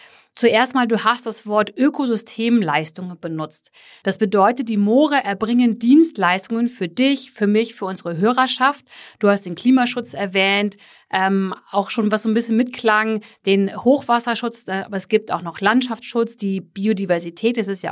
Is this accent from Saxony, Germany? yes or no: no; Schleswig-Holstein, Germany; Ich bin nämlich ja gar kein gebürtiger Bayer, sondern ich komme aus der noch nördlicher als die norddeutsche Tiefebene. Ich komme von der Ostsee aus Schleswig-Holstein.